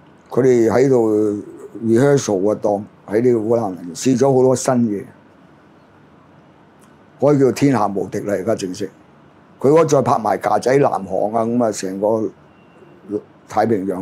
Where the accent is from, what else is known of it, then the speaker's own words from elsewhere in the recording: China; 所以我們作為中國人呢最重要是清醒